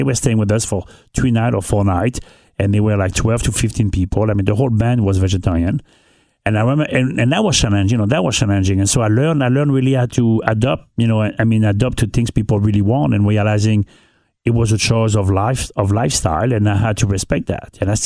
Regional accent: northern France, France; But, you know, it's the same thing in France. I mean, I grew up in North of France. My mom never cooked with olive oil.

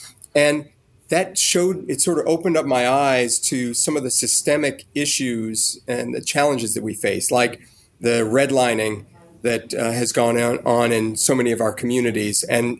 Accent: East Cleveland, Ohio, United States; also born or lived in Washington, District of Columbia, United States; Well, DeRay, I grew up in Cleveland, Ohio, in East Cleveland, and then back and forth between Cleveland and DC.

